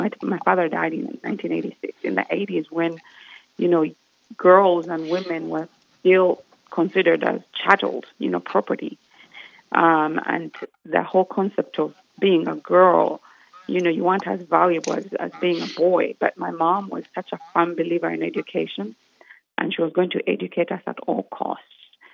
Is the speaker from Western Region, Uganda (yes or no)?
no; Kampala, Central Region, Uganda; moved away as an adult; now in England; I was born in Uganda, in the capital city of Kampala, and I grew up there until I lived there and went to school there, and left when I was about 23, 24, and moved to England.